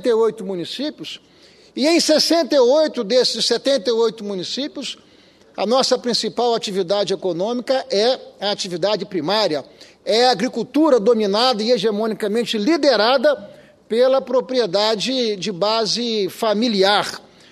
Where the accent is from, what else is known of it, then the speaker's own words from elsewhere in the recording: Espírito Santo, Brazil; a quem eu, como capixaba, presto toda a reverência